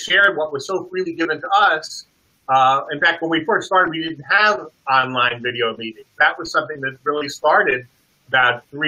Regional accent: Florida, United States; We come from South Florida. And in South Florida, we got meetings.

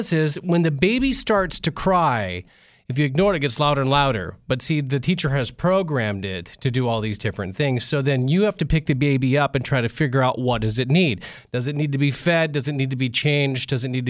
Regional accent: Iowa, United States; I grew up in Iowa. I know that weather.

